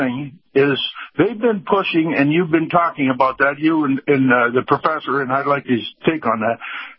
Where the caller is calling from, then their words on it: Tampa, Florida, United States; from Tampa.